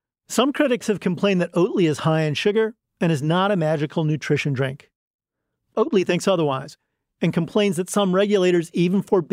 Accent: Illinois, United States; I grew up in Northern Illinois, and we would go on family trips to Wisconsin

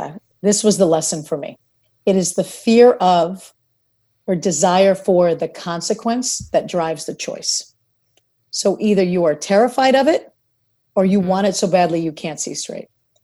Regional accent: Yonkers, New York, United States; I'm half Italian and I grew up in New York. And a lot of where I grew up was in Yonkers, which is like the Bronx light. And my mom's from the Bronx and the whole thing.

